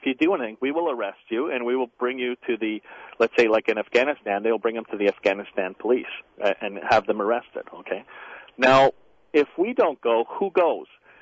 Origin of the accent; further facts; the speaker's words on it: Canada; as a Canadian soldier, we don't know if we have a blue or green helmet.